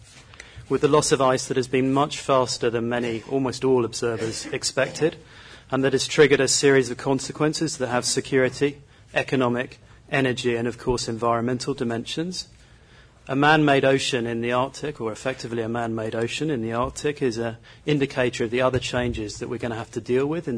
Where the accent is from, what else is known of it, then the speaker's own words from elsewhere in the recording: South East England, United Kingdom; I'm a Brit, as you can probably hear from the accent, and I grew up in the south of England in a place where snow happened almost never.